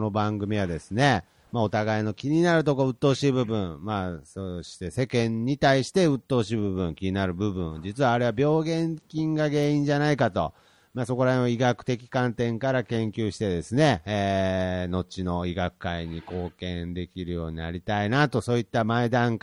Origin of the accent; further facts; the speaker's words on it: Nagoya, Aichi, Japan; 僕生粋の名古屋人なんで、